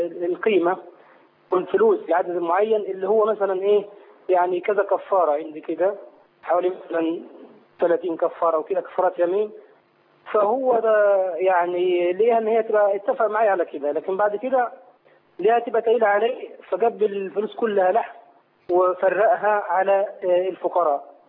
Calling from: Saudi Arabia; أنا طبعا أنا بكلمك من السعودية

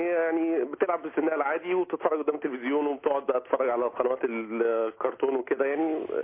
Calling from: Cairo, Cairo Governorate, Egypt; من القاهره يا فندم

